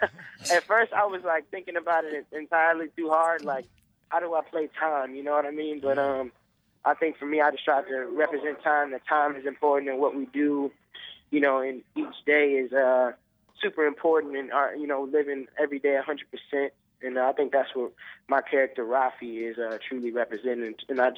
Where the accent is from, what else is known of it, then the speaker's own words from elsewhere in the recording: Milwaukee, Wisconsin, United States; Yeah, I'm starting off in my hometown, Milwaukee, January 19th.